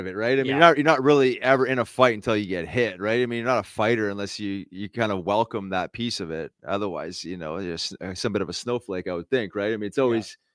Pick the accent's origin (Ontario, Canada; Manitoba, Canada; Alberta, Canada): Manitoba, Canada; Winnipeg; I grew up in Winnipeg. So, I mean, it's like, you know, the tough cities, man.